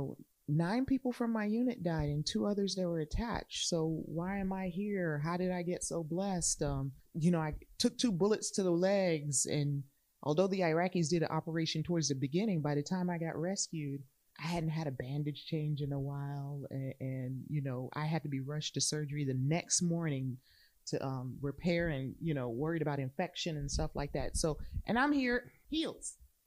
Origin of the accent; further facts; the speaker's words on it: El Paso, Texas, United States; Fort Bliss, El Paso is my hometown. It's where my dad retired. I grew up in the area and so forth.